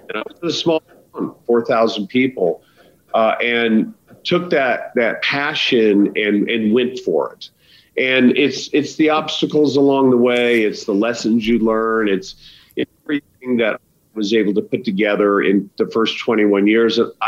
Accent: Idaho, United States; I'm literally 2 hours from where I grew up in Idaho, right across the Grand Tetons.

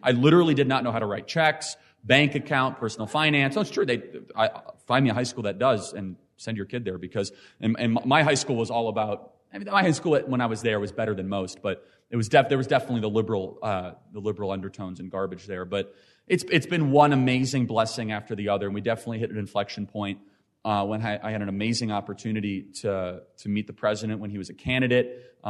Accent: Chicago, Illinois, United States; So I grew up in Chicago, as I mentioned. Went to Wheeling High School. It was a public high school.

